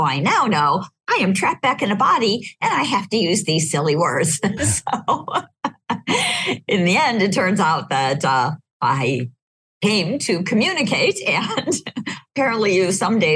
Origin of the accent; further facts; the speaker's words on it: California, United States; And I was lucky to be growing up in California in the late 60s and 70s.